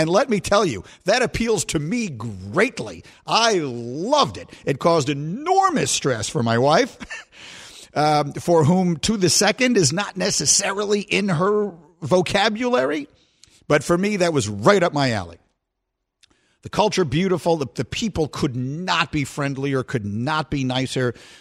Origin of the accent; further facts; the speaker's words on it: New York, United States; Reminded me very much of a lot of other of the enormous metropolitan cities, very much like my hometown of New York.